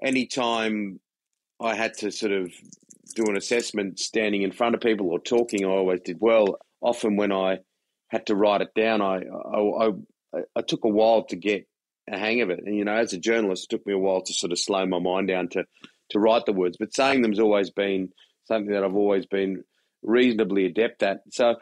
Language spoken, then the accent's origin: English; Guildford, New South Wales, Australia; I was born and raised in Guildford in Western Sydney, and half Lebanese, half Irish, sort of very Catholic upbringing in the sense of my mother was a Maronite, like from Lebanese, and dad was Roman Catholic.